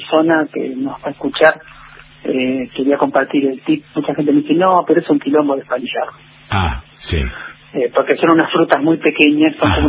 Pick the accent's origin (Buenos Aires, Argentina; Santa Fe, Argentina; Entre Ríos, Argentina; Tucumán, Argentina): Buenos Aires, Argentina; born or raised there; also born or lived in Chile; now in Bariloche, Argentina